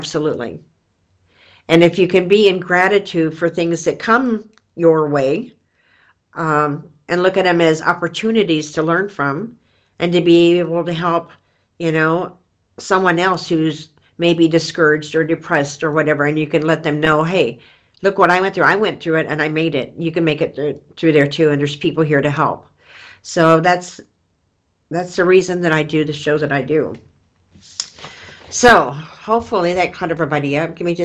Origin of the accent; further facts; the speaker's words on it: Kansas, United States; also born or lived in Flagstaff; and I just wanted to come home to Kansas. So last June, a year ago June, I moved from Flagstaff back to Kansas